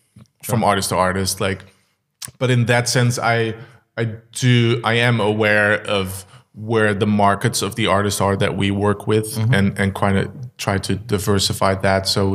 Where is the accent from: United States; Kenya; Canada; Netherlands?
Netherlands; now in Germany; I'm from the Netherlands, so we have a good base there.